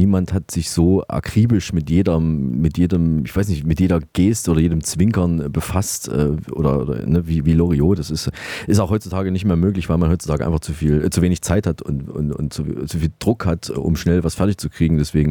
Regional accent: Saalfeld, Thuringia, Germany; wir schalten wieder rüber nach Saalfeld in meine Heimatstadt in Thüringen.

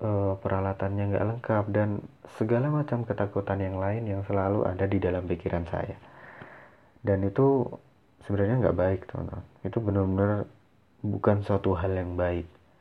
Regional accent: Bondowoso, East Java, Indonesia; born there; Kalau tanah kelahiran saya, tempat kelahiran saya adalah di Kota Bondowoso. Kota Bondowoso juga terletak di Jawa Timur, masih berdekatan dengan Kota Jember.

